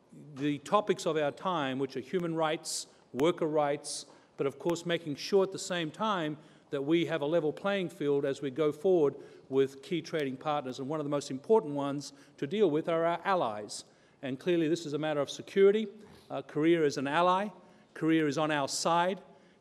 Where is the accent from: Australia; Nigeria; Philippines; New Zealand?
Australia; moved away as an adult; also born or lived in Asia; now in United States; For those of you who can gather the accent, I'm an Australian citizen, so I'm very privileged to serve this country and very proud of it. I've spent 20 years of my life living in Asia and the last 10 years in the state of Michigan